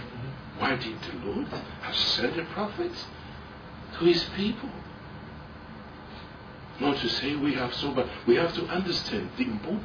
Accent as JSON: {"language": "English", "country": "Belgium", "second_language": "English", "said": "I come from Belgium, he comes from Singapore, but it's also a country that we live."}